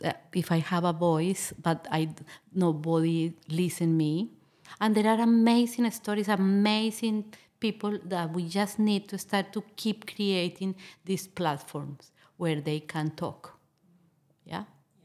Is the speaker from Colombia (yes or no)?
yes; Colombia; English is a second language; It's too much when people target you because you are the Colombians in the town